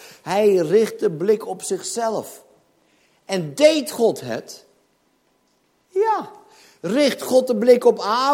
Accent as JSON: {"language": "Dutch", "country": "Netherlands", "said": "En dan denk ik als Hollander, nee hoor."}